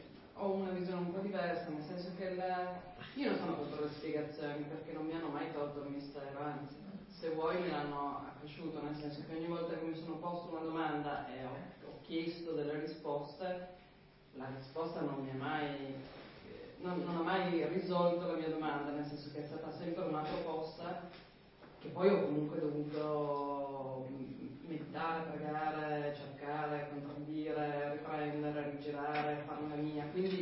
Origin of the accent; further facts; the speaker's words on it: Druento, Piedmont, Italy; born there; io sono nata a Druento, quindi ho vissuto tutti i parroci che sono andati a Druento.